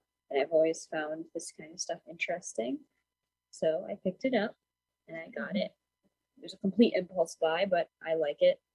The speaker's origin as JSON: {"language": "English", "town": "Hudson", "region": "New York", "country": "United States", "said": "I am also from Hudson."}